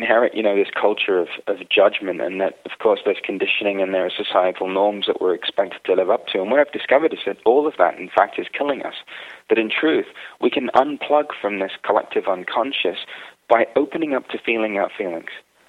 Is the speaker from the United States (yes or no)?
no; India; You know, being Indian, we have this infinite relationship with God. So for me, I was raised in a house with pictures of everybody.